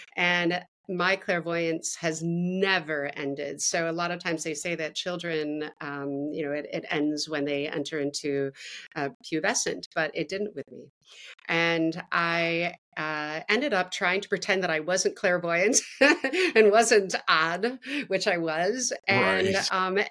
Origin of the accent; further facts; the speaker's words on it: Wisconsin, United States; And then I ended up back in my hometown, in my home state of Wisconsin, in my hometown.